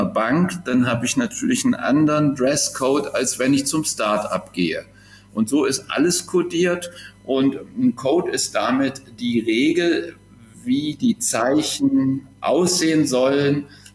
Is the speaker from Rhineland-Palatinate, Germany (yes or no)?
no; Kassel, Hesse, Germany; Ich bin richtig in Kassel aufgewachsen, war zwischendurch immer mal wieder unterwegs und finde, Kassel liegt hier schön zentral und grün.